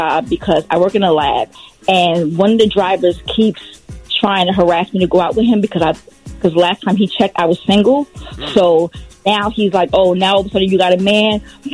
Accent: Brooklyn, New York, United States; now in New Jersey, United States; I'm from Brooklyn, yes.

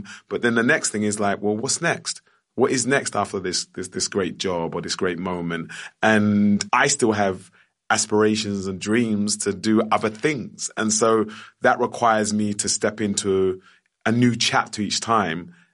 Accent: Plaistow, London, United Kingdom; born there; I was born in Plaistow, East London, and I still go to the same barbers, Mr. T's on the Barking Road.

